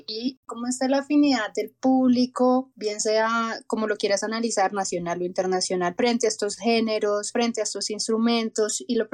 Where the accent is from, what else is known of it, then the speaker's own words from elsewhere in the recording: Colombia; quienes estamos aquí en Colombia, quienes somos colombianos